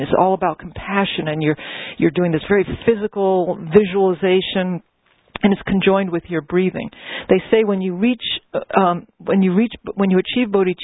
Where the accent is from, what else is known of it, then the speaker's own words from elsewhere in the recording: New Orleans, Louisiana, United States; I'm making plans right now to go visit my hometown, New Orleans, okay?